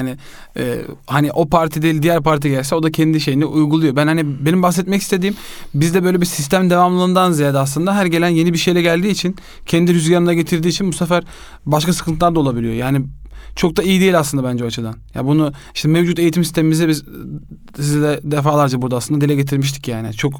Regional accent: Maltepe, Istanbul, Turkey; Ben Maltepe'de doğup büyüdüm. İstanbul Maltepe'de.

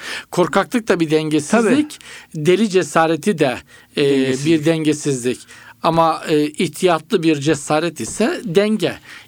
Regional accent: Black Sea Region, Turkey; Hele bizim Karadeniz'de olursa hocam var ya.

